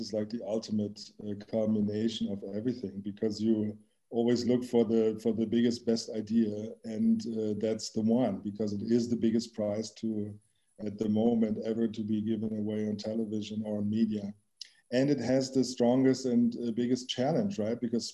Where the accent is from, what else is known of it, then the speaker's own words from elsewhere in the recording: Berlin, Germany; I grew up in East Berlin, which of course was under communist rule.